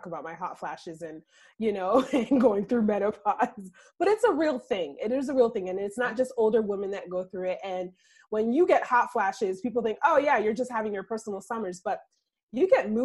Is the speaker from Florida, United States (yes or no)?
yes; Florida, United States; also born or lived in Trinidad / Spain / New York / Connecticut; I grew up in Florida, and then I've lived all over the world. I've lived in Trinidad, I've lived in Spain, I've lived in New York, Connecticut, Los Angeles, I've lived in Georgia, I've lived almost everywhere.